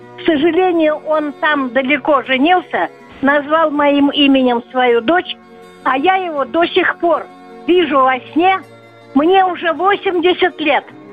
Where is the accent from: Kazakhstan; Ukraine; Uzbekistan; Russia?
Russia; Moscow; Я коренная москвичка, и каждый год я ездила к родственникам в Орел отдыхать.